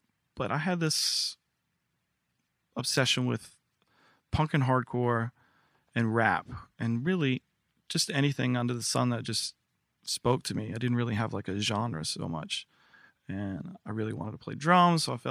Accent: Virginia, United States; born there; So I was born in Virginia. My sister was born in Virginia

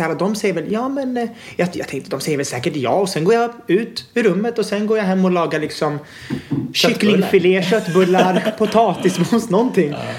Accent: Sweden; born there; Och sen föddes jag 89 på BB. Och sen så Ja, så jag är uppvuxen i en familj med en mamma, pappa, storebror och stora syster.

